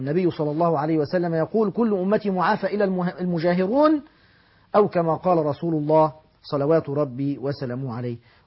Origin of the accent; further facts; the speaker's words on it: Ajhour al-Kubra, Qalyubia, Egypt; وهو من بلدتنا من قريتنا أجهور الكبرى